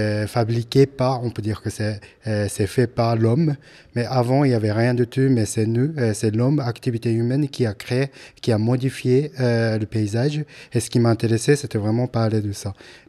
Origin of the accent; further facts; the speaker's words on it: Japan; je viens du Japon.